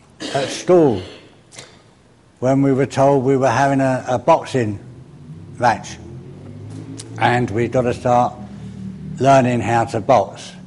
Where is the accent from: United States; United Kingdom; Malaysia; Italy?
United Kingdom; London; I can remember growing up in the East End, and there were gangs.